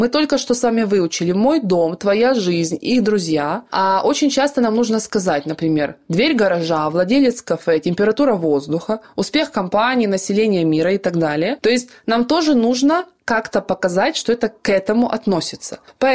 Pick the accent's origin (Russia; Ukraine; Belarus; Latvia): Ukraine; мое английское произношение имеет оттенки немецкого произношения, возможно, где-то русского произношения, потому что я сама из Украины.